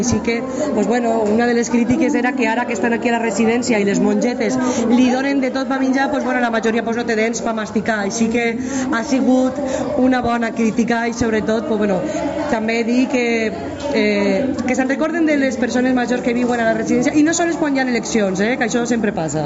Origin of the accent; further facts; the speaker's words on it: Benicarló, Valencian Community, Spain; born there; now in Vinaròs, Spain; Jo soc nascuda a Benicarló, casada en un vinarosenc, i vinc aquí a Vinaròs